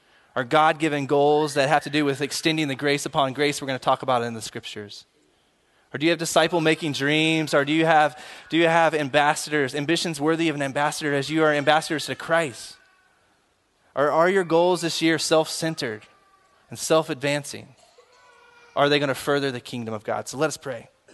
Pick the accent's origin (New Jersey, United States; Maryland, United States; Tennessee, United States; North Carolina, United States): Tennessee, United States; Memphis; So I grew up in Memphis, Tennessee.